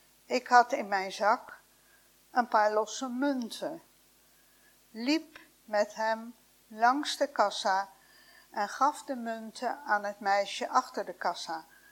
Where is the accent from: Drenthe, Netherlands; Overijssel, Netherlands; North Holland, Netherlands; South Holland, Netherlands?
South Holland, Netherlands; The Hague; Toevallig komt hij ook uit Den Haag, waar ik vandaan kom.